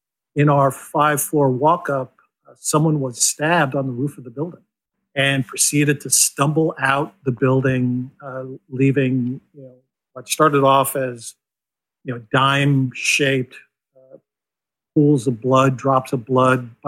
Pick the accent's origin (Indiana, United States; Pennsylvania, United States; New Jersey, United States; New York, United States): New York, United States; Brentwood; also born or lived in Bronx; Moved out to Long Island. I grew up in Brentwood, Long Island. So I'm a native New Yorker.